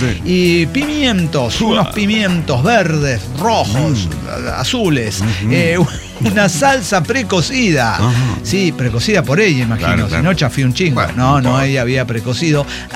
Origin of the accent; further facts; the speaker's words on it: Santa Fe, Argentina; Y yo soy muy santafesina, vio